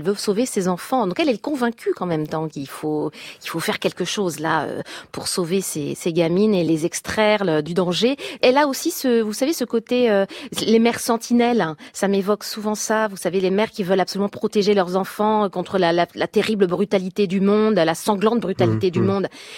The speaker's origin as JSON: {"language": "French", "region": "Île-de-France", "country": "France", "said": "Je viens de banlieue parisienne, de la Seine-Saint-Denis. Alors, je peux vous dire, j'avais très très envie de quitter cet endroit."}